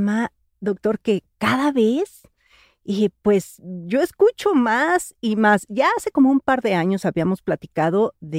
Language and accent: Spanish; Mexico; como mexicanos tenemos que preocuparnos si nuestros niveles de sobrepeso y obesidad son tan altos